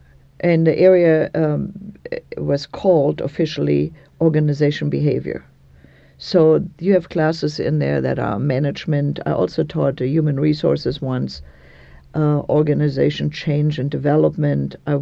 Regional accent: Germany; English is a second language; I'm sorry, but I come from Germany and you don't call me by my first name.

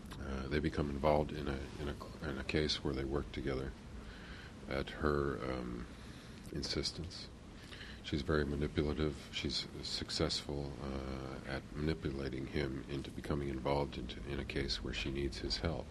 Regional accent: Chicago, Illinois, United States; now in West Coast, United States; I grew up in Chicago, but I've been 25 years on the West Coast among a very different tribe.

